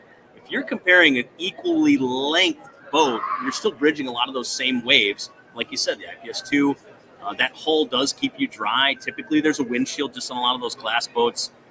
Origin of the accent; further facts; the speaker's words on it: Minnesota, United States; I'm from southern Minnesota and we're 25 minutes from Red Wing and before the Mississippi River